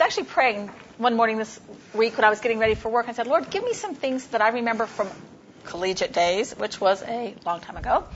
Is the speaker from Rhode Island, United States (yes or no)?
no; California, United States; I was from California.